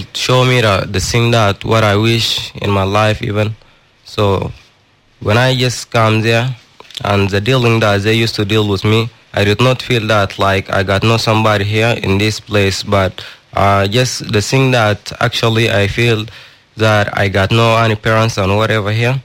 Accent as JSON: {"language": "English", "country": "Sudan", "said": "I come from Sudan."}